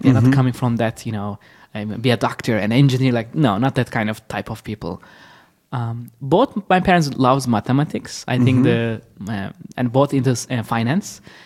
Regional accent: Istanbul, Turkey; Yes, so I was from Istanbul, Turkey.

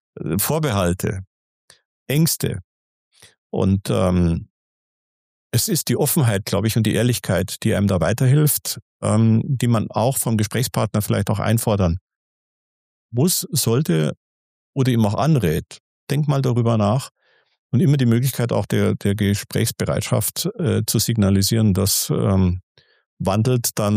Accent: Munich, Bavaria, Germany; Und ich komme aus dem Stadtteil aus München, da ist nicht die Haute-Volée, wie soll man sagen, zu Hause.

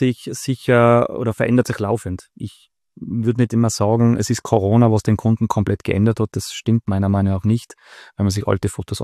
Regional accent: Innsbruck, Tyrol, Austria; ich bin Innsbrucker, bin da auch aufgewachsen.

